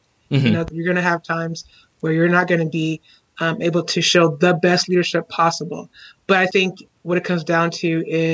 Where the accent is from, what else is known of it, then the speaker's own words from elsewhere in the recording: Houston, Texas, United States; I grew up in Houston, Texas, specifically in A-Leaf, and we call it the SWAT, which stands for Southwest A-Leaf, Texas. And I still live in Houston.